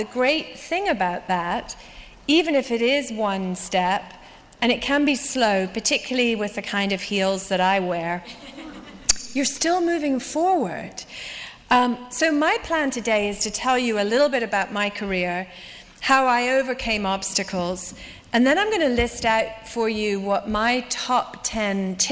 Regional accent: Scotland, United Kingdom; also born or lived in London / Ireland; I was born in London, I was brought up in Scotland and Ireland, my father is an actor, and my mother was a literary agent

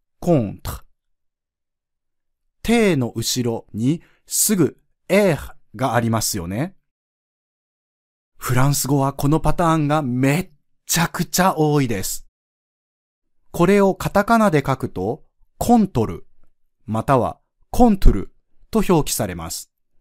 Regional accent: Kansai, Japan; 僕もそうですが、特に関西出身の人はすべての音に母音が入ってしまう傾向にあります。

